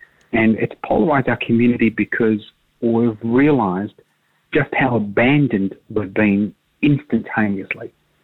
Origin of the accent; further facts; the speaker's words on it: Australia; And I said, well, I'm Australian too.